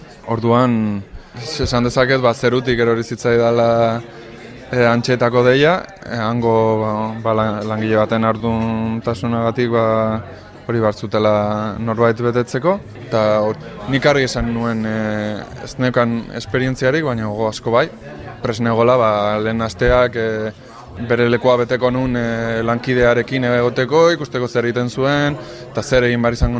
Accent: Irun, Basque Country, Spain; irundarra naiz, eta kazetaria berez

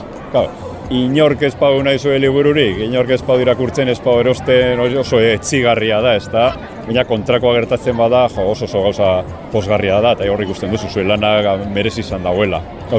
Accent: Basque Country, Spain; nire idazkera batua da jakina, baina batuaren barrua nahiko mendebaldekoa dala, zen bizkaitarra naiz, eta bai, Bizkaia aldera jotzen dugu oso batzutan.

